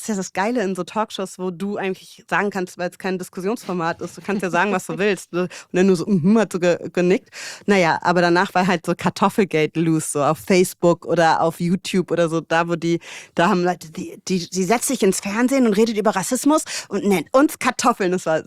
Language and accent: German; Hamburg, Germany; ich bin in Mümmelmannsberg aufgewachsen, im Hamburger Osten. Und das ist ein sehr, sehr migrantischer Stadtteil schon immer gewesen.